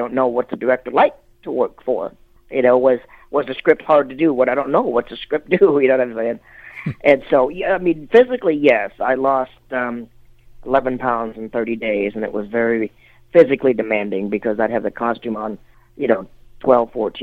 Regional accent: Michigan, United States; moved away as an adult; now in California, United States; I'm from the Midwest and Michigan, and I left when I was 20 years old. I had $41 in my pocket.

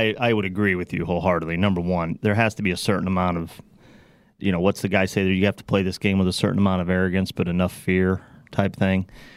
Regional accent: Madison, Wisconsin, United States; Now, Tom Moto, you got to remember now, I grew up in Madison, so I got my Madison math going here.

